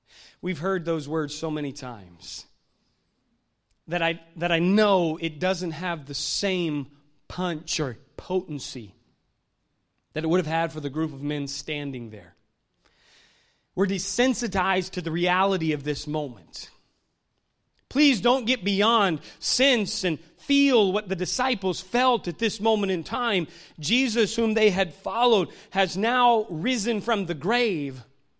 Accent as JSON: {"language": "English", "town": "Washington", "region": "District of Columbia", "country": "United States", "tie": "born or raised there", "said": "I'm from the Washington, D.C. area. Most of my life was spent up in the D.C. area."}